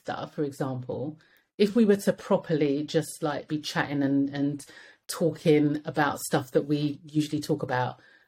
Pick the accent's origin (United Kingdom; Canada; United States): United Kingdom; Edmonton, London; you know, I was raised in Edmonton and what?